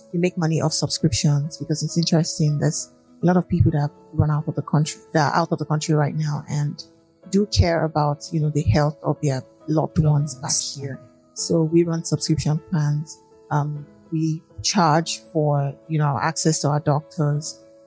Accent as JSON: {"language": "English", "country": "Nigeria", "said": "being the only Nigerian and being a Nigerian woman on that platform."}